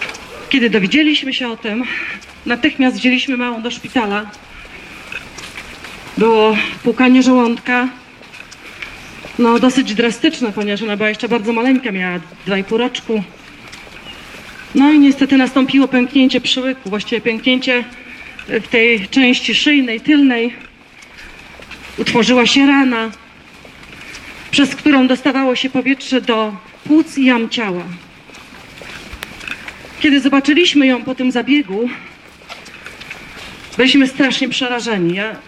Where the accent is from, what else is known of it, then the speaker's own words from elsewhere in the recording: Bydgoszcz, Kuyavian-Pomeranian Voivodeship, Poland; Jestem z Bydgoszczy, mamy dwoje dzieci.